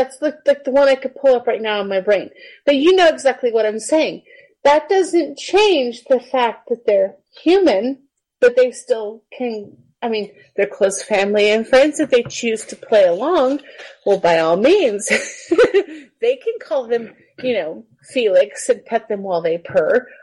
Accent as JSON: {"language": "English", "country": "United States", "said": "I'm just American and you're not."}